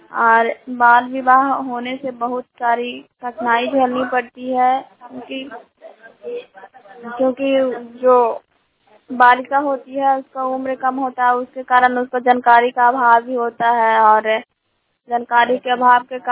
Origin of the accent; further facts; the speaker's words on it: Nagarnausa, Bihar, India; और मैं नगर नौसा ब्लॉक से हूँ।